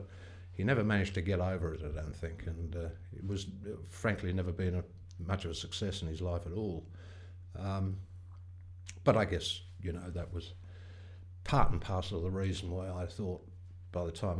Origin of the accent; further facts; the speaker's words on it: Kingswood, South East England, United Kingdom; born there; Yeah, I was born in England, Kingswood, south of London, Surrey, 22nd of April 1947.